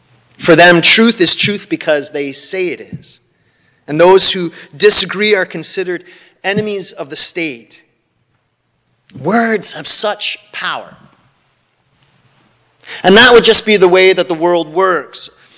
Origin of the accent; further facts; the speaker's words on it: Canada; Or it might be my own upbringing as a Canadian, those Canadian sensitivities that we all have, right?